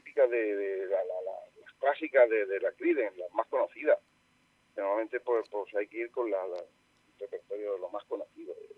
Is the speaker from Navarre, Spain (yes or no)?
no; Almería, Andalusia, Spain; Yo soy de Almería, pero Villarreal para mí es, bueno, pues mi segunda casa.